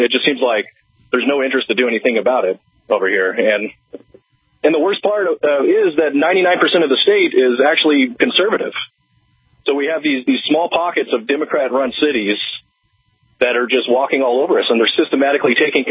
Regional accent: San Diego, California, United States; You know, I'm born and raised in San Diego. I've lived here for well over 30 years, and I've just seen the decline.

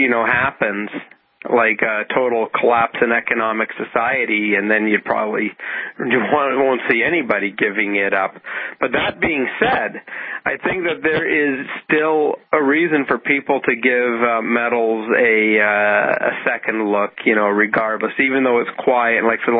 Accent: British Columbia, Canada; I'm from British Columbia, for those listeners who don't know

